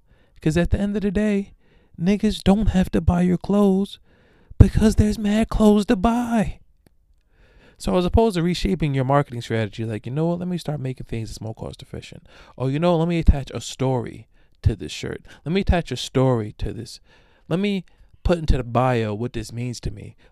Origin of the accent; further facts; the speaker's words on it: Amityville, New York, United States; because I'm from Amityville, New York, I cannot be rocked to sleep.